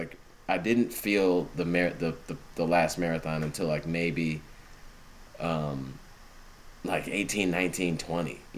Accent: United States; being like an American that doesn't know Japanese, fumbling through like, you know, stores

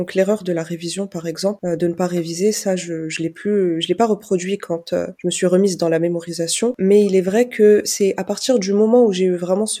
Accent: Île-de-France, France; j'ai 23 ans. Je suis originaire d'Île-de-France et je suis toujours étudiante et je suis professeure de Coran aussi à côté.

